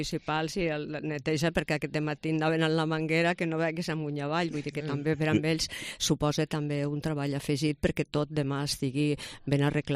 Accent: Lleida, Catalonia, Spain; és aquest sentiment que com a lleidatans i catalans hi posem tots

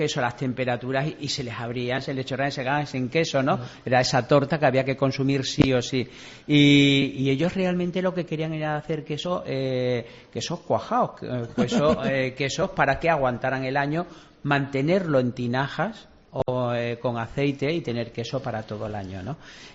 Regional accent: Casar de Cáceres, Extremadura, Spain; porque en el Casar, en mi pueblo, yo eso lo he visto

